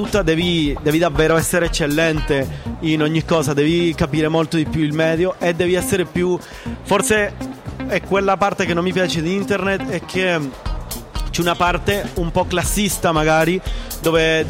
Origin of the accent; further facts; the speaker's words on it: Venezuela; come io vengo dal Venezuela e conosco casi bellissimi che si sono fatti in Venezuela